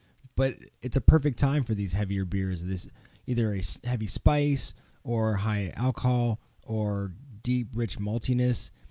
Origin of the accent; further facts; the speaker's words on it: Indiana, United States; Whereas where I grew up in Indiana...